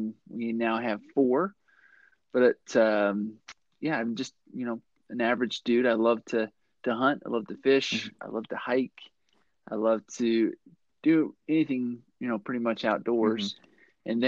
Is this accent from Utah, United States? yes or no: yes; Provo, Utah, United States; I grew up in Utah, born and raised on the Wasatch Front, a little town called Provo. Not so little anymore